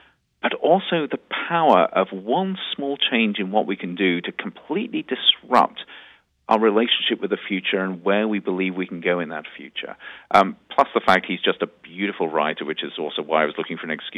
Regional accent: United Kingdom; That particular incident, and of course, being British, it's part of our heritage.

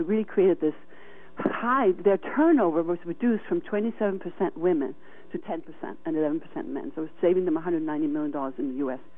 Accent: Copenhagen, Capital Region of Denmark, Denmark; English is a second language; I mean, you hear an accent probably in my language here. I'm Danish, right? So I was brought up in Copenhagen, you know, into my adulthood.

